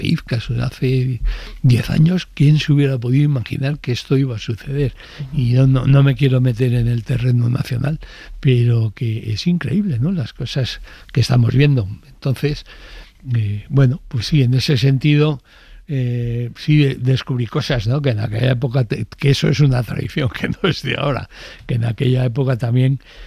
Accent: El Salvador; Además, me conectaba con mi época de niño en El Salvador

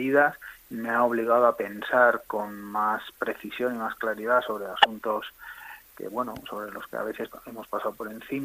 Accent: Basque Country, Spain; porque soy vasco

